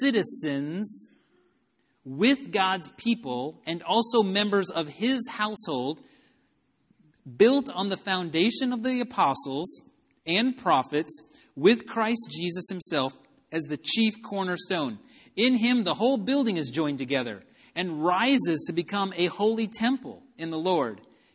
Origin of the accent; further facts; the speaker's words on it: Texas, United States; I grew up in Texas, and my church was putting together a mission trip to Mexico.